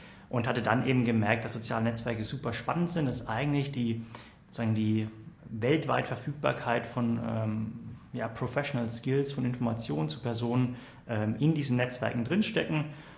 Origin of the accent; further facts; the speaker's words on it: Southern Germany, Germany; now in Berlin, Germany; Ich bin Mitte 30, bin eigentlich aus Süddeutschland und deswegen auch sozusagen auch als Berliner Gründer ein bisschen eher konservativ.